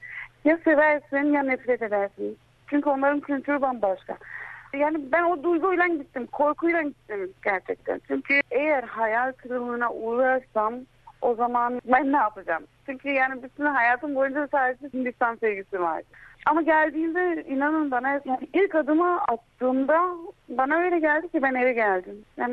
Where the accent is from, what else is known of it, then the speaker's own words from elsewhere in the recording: Germany; now in Mumbai, India; Çünkü ben nasıl desem, Almanya'da büyüdüm.